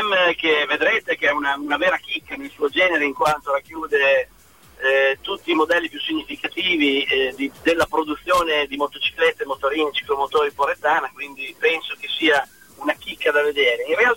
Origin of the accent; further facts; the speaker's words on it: Bazzano, Emilia-Romagna, Italy; Io purtroppo, che non sono neanche porrettano, perché io sono di Bazzano